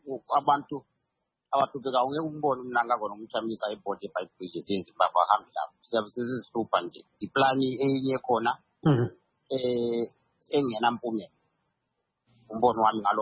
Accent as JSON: {"language": "English", "country": "Zimbabwe", "said": "Imagine that me, I come from Zimbabwe, I'm in Talanga"}